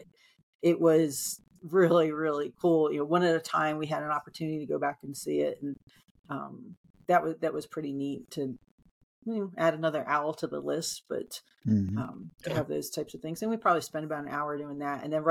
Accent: New Jersey, United States; But I mean, growing up in New Jersey, you know, I can remember, you know, 100 degree days with 100% humidity

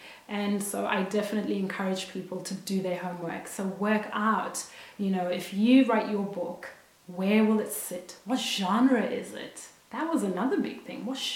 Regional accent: Zimbabwe; now in Australia; because I'm Zimbabwean and I'm Australian and I live in Australia and I hadn't been seeing a lot of books by people like me.

